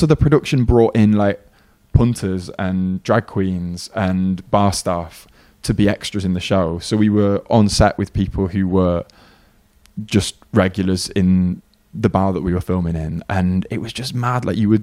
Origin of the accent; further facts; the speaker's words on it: Bolton, North West England, United Kingdom; Now I grew up in Bolton, so Manchester always felt close, but also very far away.